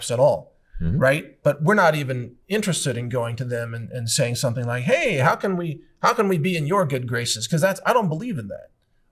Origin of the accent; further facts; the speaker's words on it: Texas, United States; I'm thank God that I'm a Texan and that we are in Texas